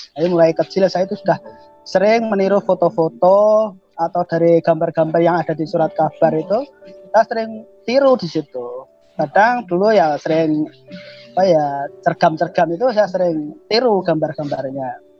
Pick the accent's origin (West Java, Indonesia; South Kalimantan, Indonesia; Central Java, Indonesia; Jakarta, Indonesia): Central Java, Indonesia; Grobogan; tepatnya Dusun Truwili, Desa Dimoro, Kecamatan Toroh, Kabupaten Grobogan, Jawa Tengah. Jadi untuk memperkenalkan kampung pelosok saya, ya saya tampilkan nama dusun saya di belakang nama panggilan saya itu.